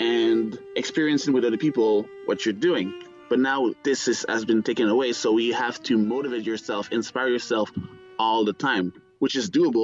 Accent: Gatineau, Quebec, Canada; now in Toronto, Canada; And we have a series of concerts that we do at Gatineau, my hometown.

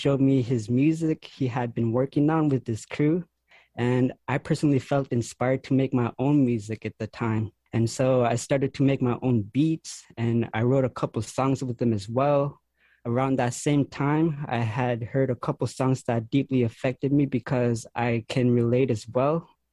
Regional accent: Cambridge Bay, Nunavut, Canada; also born or lived in Yellowknife / Edmonton; I am a 21-year-old, and I am originally from Cambridge Bay, Nunavut. My cultural background is a mix of both Inuk and Cree. Growing up, I moved around a lot.

